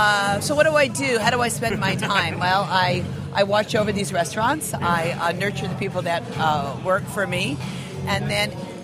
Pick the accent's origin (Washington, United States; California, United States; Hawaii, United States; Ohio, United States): California, United States; Los Angeles; now in New York, United States; Los Angeles.